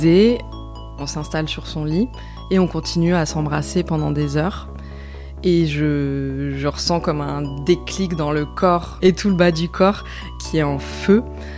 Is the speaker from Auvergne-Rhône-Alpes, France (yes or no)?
yes; Auvergne-Rhône-Alpes, France; j'ai 39 ans, j'habite dans la région parisienne et je viens de la région de Lyon.